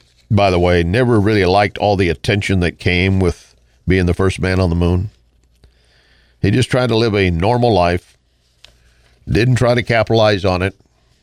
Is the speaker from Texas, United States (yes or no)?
yes; Austin, Texas, United States; It exists even in my home state of Texas and the city of my birth, Austin, turning so blue I wouldn't recognize it.